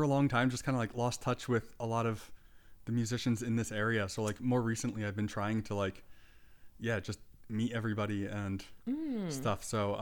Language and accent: English; Albany, New York, United States; Like I grew up playing like in the Albany area, like years and years ago when I was playing in bands and stuff.